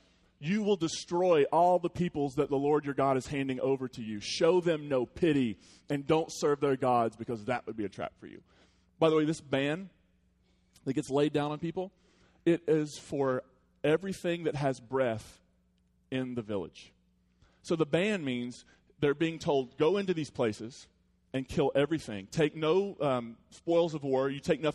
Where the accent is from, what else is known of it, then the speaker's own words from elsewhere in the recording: West Virginia, United States; And you don't forget where I'm from. I'm from the West Virginia line, baby.